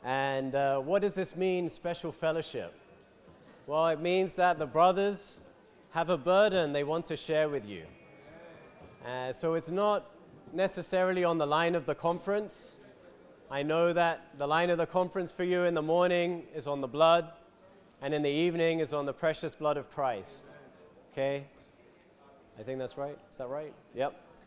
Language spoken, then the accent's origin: English; London, United Kingdom; moved away as an adult; now in Israel; And then at the age of 18, I moved to Israel with my parents. I served in the army in Israel.